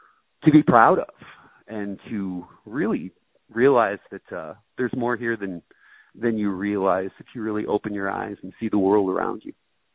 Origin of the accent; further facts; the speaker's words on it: Escanaba, Michigan, United States; you got to remember where you're from, and I was born in Escanaba, Michigan. I'll always be from here.